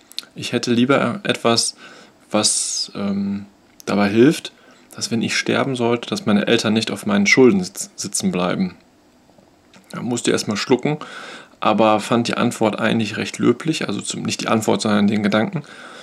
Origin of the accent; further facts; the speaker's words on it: Bochum, North Rhine-Westphalia, Germany; bin 1982 hier in Bochum geboren, ein Kind des Ruhrgebiets, und fühle mich hier auch sehr wohl.